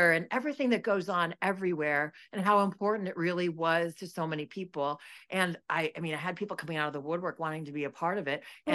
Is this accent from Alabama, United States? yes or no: no; Chicago, Illinois, United States; I grew up in Chicago, northwest suburbs, but my dad grew up on the south side of Chicago